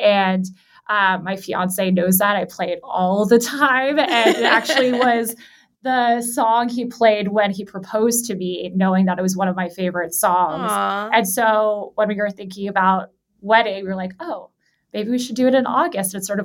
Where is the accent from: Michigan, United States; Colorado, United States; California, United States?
California, United States; Los Angeles; So I'm born and raised in Los Angeles.